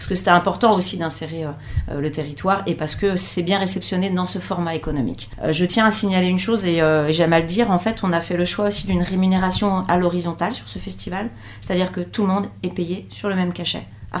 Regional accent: Nantes, Pays de la Loire, France; une artiste française nantaise aussi, puisqu'on vient de Nantes.

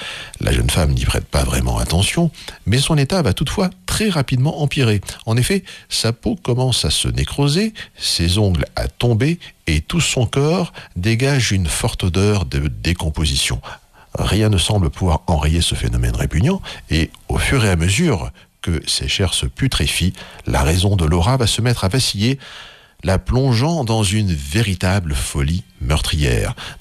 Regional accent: France; Alors, chez nous en France et dans les bacs, on trouve des choses intéressantes.

